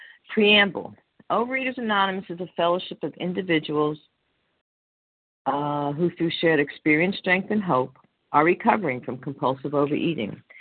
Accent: New York, United States; I'm from New York

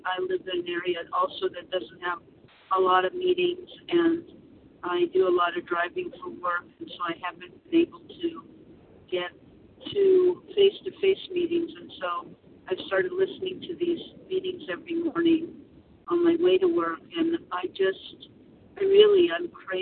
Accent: California, United States; I am from Northern California.

